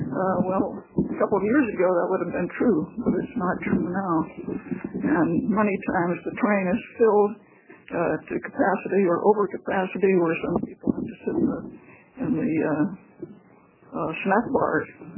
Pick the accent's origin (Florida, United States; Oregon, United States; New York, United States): Oregon, United States; Eugene; I'm from Eugene, Oregon, where I live at 2014 Elk Avenue.